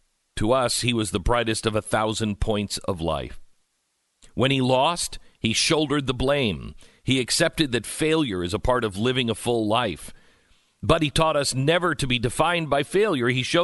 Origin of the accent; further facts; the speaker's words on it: Oklahoma, United States; Did you say I'm from Oklahoma? There's no privilege at all in that.